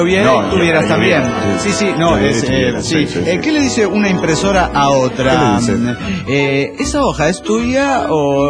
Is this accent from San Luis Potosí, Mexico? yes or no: no; Cuernavaca, Morelos, Mexico; de Cuernavaca, Morelos, México.